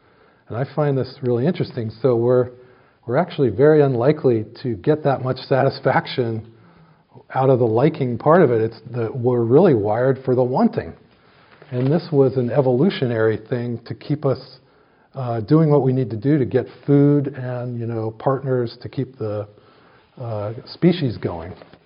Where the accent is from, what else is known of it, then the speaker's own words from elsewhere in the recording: Virginia, United States; I grew up in Virginia, and there was a place called Goshen Pass that I loved